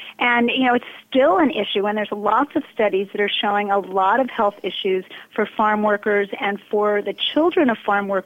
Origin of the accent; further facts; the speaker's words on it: Brooklyn, New York, United States; born there; Well, I am a New York City girl. I was born in Brooklyn before Brooklyn was fashionable in the early 60s.